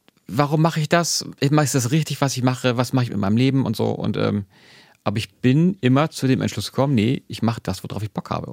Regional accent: Hamburg, Germany; Sag ich das als Hamburger?

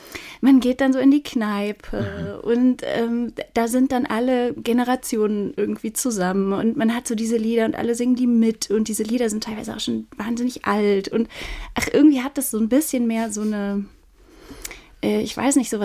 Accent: Cologne, North Rhine-Westphalia, Germany; Und so als Kölnerin hat man diesen Windmuskel irgendwie nicht.

